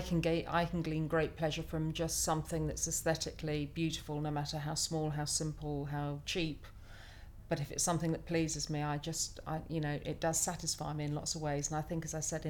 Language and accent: English; England, United Kingdom; first language German; English is a second language; also born or lived in London; And although I was born in England, I didn't speak English until I was four.